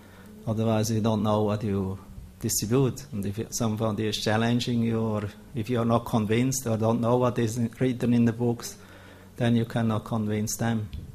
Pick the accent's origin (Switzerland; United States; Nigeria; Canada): Switzerland; I'm from Switzerland, so I came a little late.